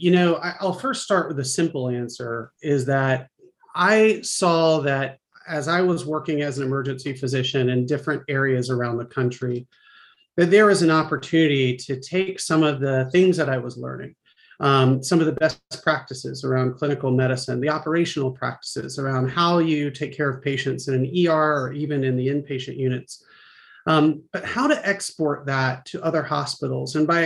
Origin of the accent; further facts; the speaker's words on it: North Carolina, United States; I'm from Eastern North Carolina. I grew up the beach, going to out on the water on Saturdays with my dad in a flat bottom